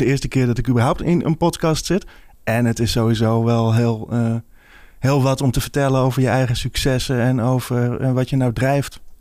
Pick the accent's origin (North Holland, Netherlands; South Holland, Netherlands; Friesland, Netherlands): North Holland, Netherlands; Amsterdam; ik ben 34 jaar. Ik ben inderdaad geboren en getogen in Amsterdam en daarna naar Amstelveen verhuisd. Ik heb daar eigenlijk afgelopen jaren gewoond en gewerkt in Amsterdam.